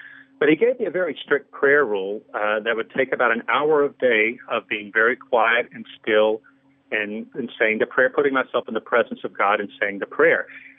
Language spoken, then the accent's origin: English; St. Francisville, Louisiana, United States; also born or lived in Philadelphia, United States; I moved back from Philadelphia to my hometown in South Louisiana, a little town called St. Francisville, right on the Mississippi.